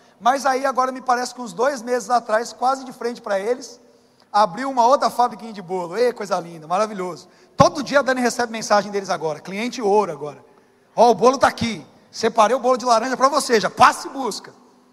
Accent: Poá, São Paulo, Brazil; Esses dias aconteceu esse empoá na minha terra lá

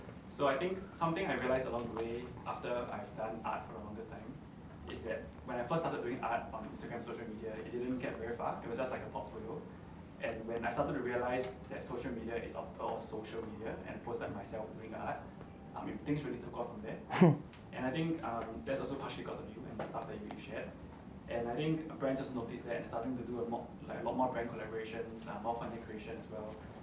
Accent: Singapore; I'm not exactly a content creator, I'm an artist from Singapore.

